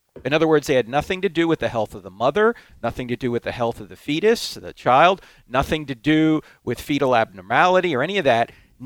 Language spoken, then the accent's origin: English; the North, United States; Well, come on. I'm from the North.